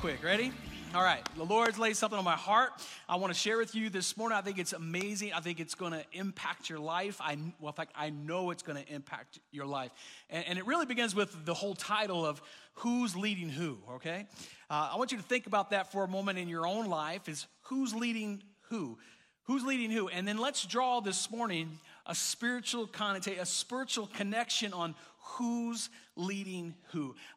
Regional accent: Florida, United States; But when I grew up in Florida, right? The great country of Florida. And I grew up in Florida, and we looked forward to fall.

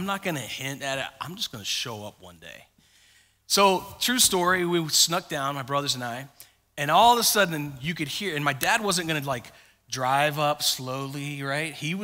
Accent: Florida, United States; When I was a kid growing up in Florida, there was a part of our, we had grown up on a ranch

